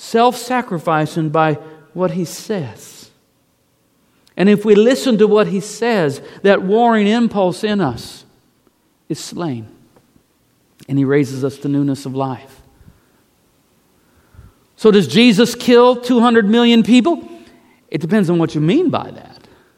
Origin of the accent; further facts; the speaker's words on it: United States; Now, you know, I'm just an American pastor